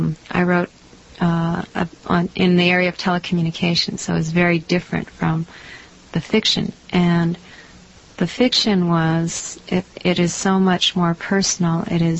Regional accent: United States; even though I'm very American and I stood out like a sore thumb in China

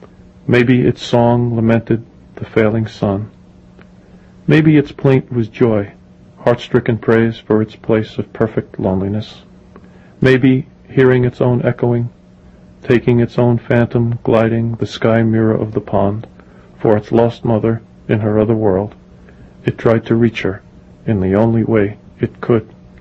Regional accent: Nesconset, New York, United States; When I grew up in Nesconset, outside Smithtown, out in Suffolk County, there were only two or three neighbors around

